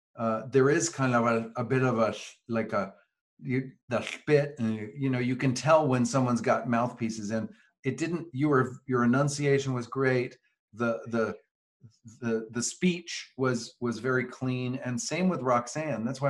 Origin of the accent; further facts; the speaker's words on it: the South, United States; I think I'm from the South, so I give it a little extra.